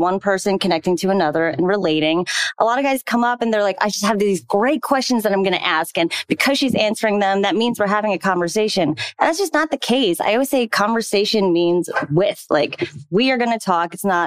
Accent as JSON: {"language": "English", "region": "New Jersey", "country": "United States", "said": "I'm also from New Jersey."}